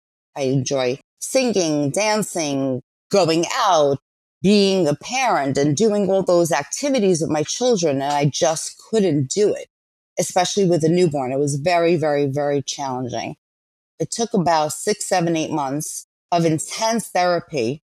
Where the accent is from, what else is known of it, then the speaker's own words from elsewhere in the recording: Queens, New York, United States; I grew up in Queens with my parents and my brother, who unfortunately passed away at 25. So I'm technically an only child. We grew up in Bayside.